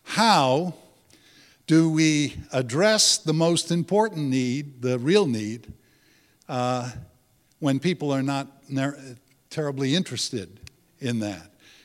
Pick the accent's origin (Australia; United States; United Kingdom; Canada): United States; Long Island, New York; Now, I grew up on Long Island, and like many Italians, came from a Catholic background, and not a very religious family.